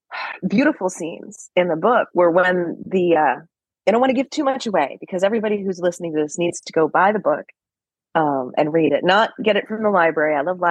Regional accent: Clearwater, Florida, United States; because I grew up in Clearwater, which has gotten very urban or suburban.

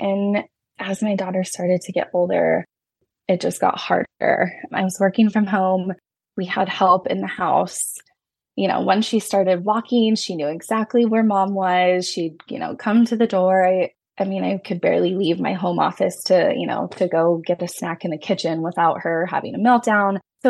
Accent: California, United States; I am from Northern California. That's where I live with my family.

